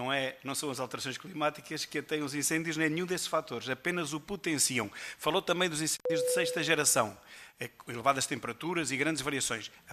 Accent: Seia, Guarda, Portugal; Por exemplo, na minha terra em Ceia, já dei este exemplo

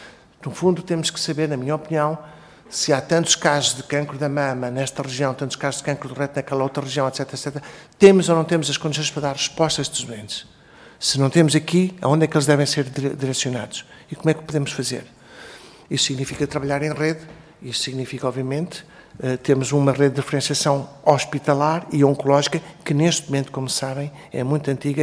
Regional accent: Viseu, Portugal; que eu sou de Viseu

